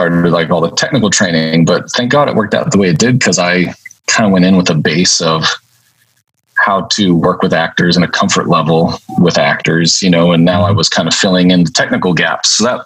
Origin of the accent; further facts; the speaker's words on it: San Diego, California, United States; I grew up in San Diego and, came from a family of artists.